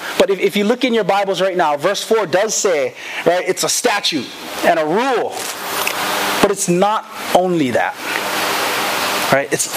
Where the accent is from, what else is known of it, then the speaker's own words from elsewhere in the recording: Samoa; And so I'm Samoan. I grew up as a Samoan. And I'm not Indian. Nothing wrong with that. But I grew up as a Samoan.